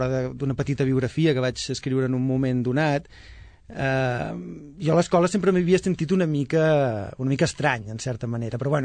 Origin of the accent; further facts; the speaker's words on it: Sabadell, Catalonia, Spain; Home, jo vaig néixer a Sabadell, de fet sóc una persona que he viscut pràcticament tota la meva vida aquí i sempre doncs vinculat, més o menys, amb aquesta ciutat.